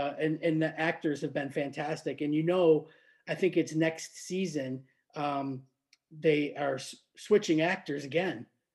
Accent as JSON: {"language": "English", "town": "Niagara Falls", "region": "New York", "country": "United States", "tie": "born or raised there", "said": "I grew up in Western New York in Niagara Falls"}